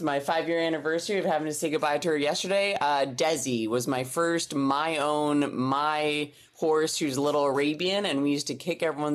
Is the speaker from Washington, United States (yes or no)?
yes; Seattle, Washington, United States; Seattle, Washington.